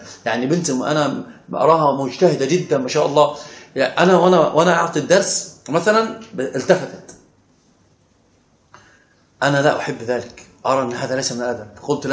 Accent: Upper Egypt, Egypt; وأنا صعيدي صعيدي

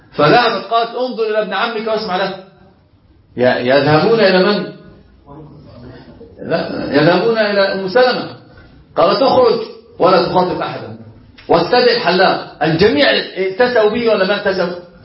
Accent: Alexandria, Alexandria Governorate, Egypt; إحنا عندنا في اسكندرية كده أنا أصلا من الكلم

